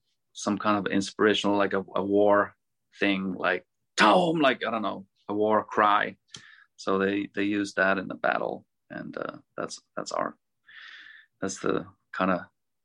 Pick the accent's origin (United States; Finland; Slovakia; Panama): Finland; English is a second language; being from my home country, Finland